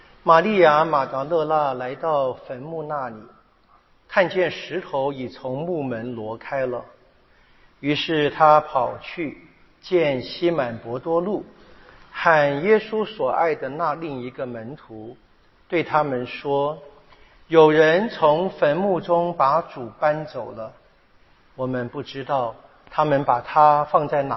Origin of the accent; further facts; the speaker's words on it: Taiwan; 我们台湾人的共同的缺点吧